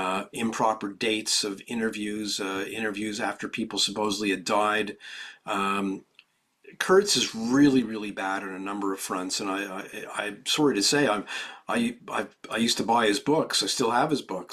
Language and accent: English; Canada; I'm Canadian, so I get a lot of this stuff